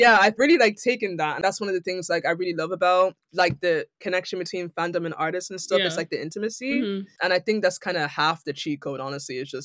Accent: Ireland; because I'm from Ireland.

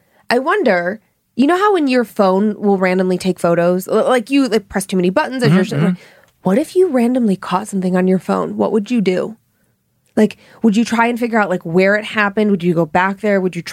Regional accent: Cleveland, Ohio, United States; what we would see where I grew up again in Cleveland or outside of Cleveland was what we called home days.

